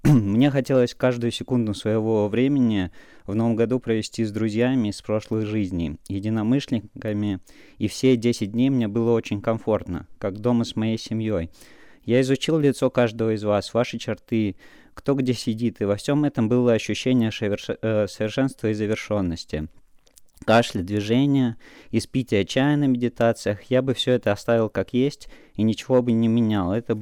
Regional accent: Saint Petersburg, Russia; also born or lived in Omsk; now in London, United Kingdom; Родился в Омске, вырос в Питере, жил много где. Сейчас последние несколько лет с женой и с маленькими детьми живем в Лондоне.

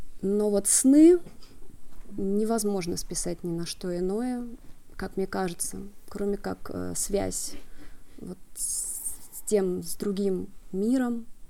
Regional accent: Petrozavodsk, Republic of Karelia, Russia; now in Israel; Я из Петрозаводска, но сейчас я живу в Израиле, так что можно сказать, что я приехала из Израиля.

